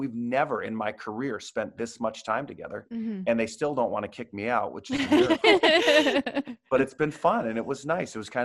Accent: New York, United States; So she's from Arkansas originally. I'm from New York. I'm used to the snow.

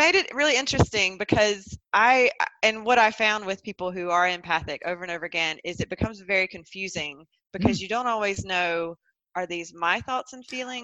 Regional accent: North Carolina, United States; as you may be able to hear from my accent, I am not from around these parts. I grew up in the Southeast, in North Carolina, in the States, and grew up in quite a conservative area, conservative backgrounds.

